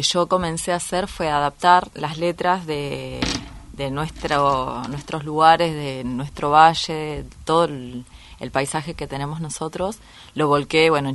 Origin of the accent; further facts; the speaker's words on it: Cinco Saltos, Río Negro, Argentina; also born or lived in Ingeniero Jacobacci / Neuquén; Bueno, yo soy nacida en Ingeniero Jacobacci, que es Río Negro. Desde muy chiquita me fui a vivir a Cinco Saltos.